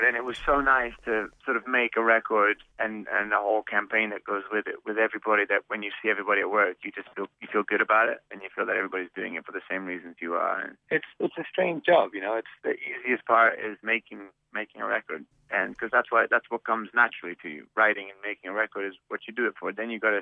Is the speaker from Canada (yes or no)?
no; Switzerland; also born or lived in London; I'm born in London, but I grew up in Switzerland. I spent a lot of time sort of living, traveling through Italy growing up because we always had family there. And then spent a lot of time in America.